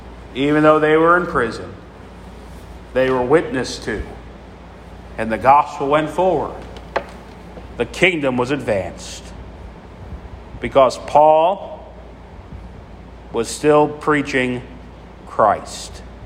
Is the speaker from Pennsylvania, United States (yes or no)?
yes; Philadelphia, Pennsylvania, United States; Growing up in South Philly, we had a very heavily populated Roman Catholic population.